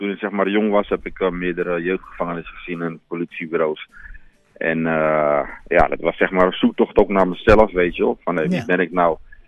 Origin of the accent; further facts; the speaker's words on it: Netherlands; Ik kom gewoon uit Nederland. Ik ben daar geboren en getogen.